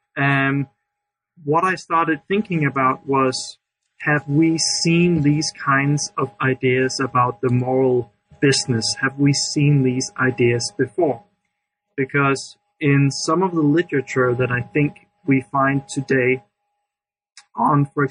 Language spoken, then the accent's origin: English; Denmark; I'm from Denmark.